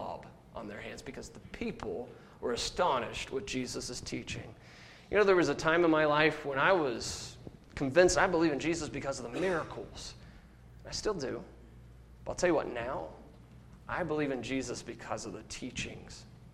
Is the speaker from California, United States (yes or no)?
no; Indianapolis, Indiana, United States; You know, we're from Indiana. We're from Indianapolis. And that's kind of a small little city.